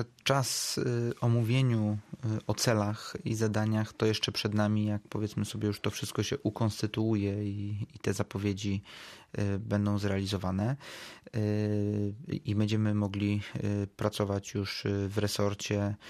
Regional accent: Szczecin, West Pomeranian Voivodeship, Poland; że mam okazję rozmawiać na łamach radia z miasta, z którego pochodzę, z miasta, gdzie mieszkają moi rodzice

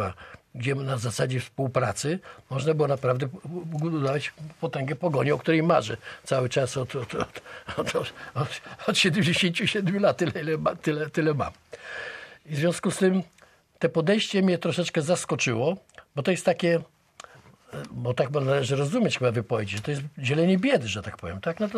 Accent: Szczecin, West Pomeranian Voivodeship, Poland; jako rodowity Szczecinianin, tu się uczący, wykształcający, moja żona, dzieci, tu wszyscy jesteśmy, jestem wielkim patriotą Szczecina.

